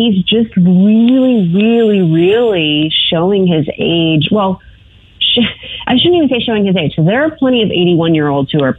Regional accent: United States; But it's horrifying as an American citizen to watch our so-called leader being so feeble.

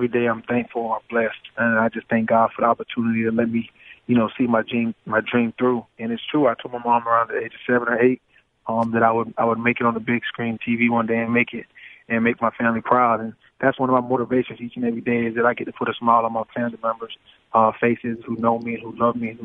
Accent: Florida, United States; born or raised there

